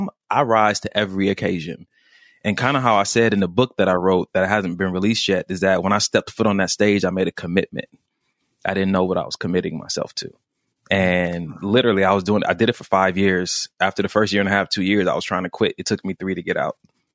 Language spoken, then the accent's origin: English; Los Angeles, California, United States; I grew up in Los Angeles, California, as you just heard, without my father.